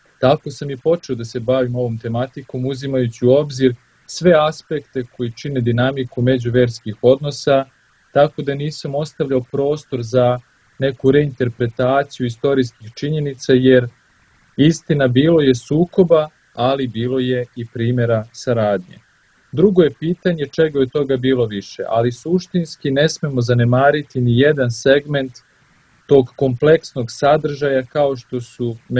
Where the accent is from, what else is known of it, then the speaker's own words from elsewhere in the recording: Kosovo; Pošto sam rodom sa Kosova i Metohije, gdje se doselio moj pradeda iz Crne Gore i gdje smo živjeli zajedno sa muslimanima, od uvek me interesovala njihova islamska vera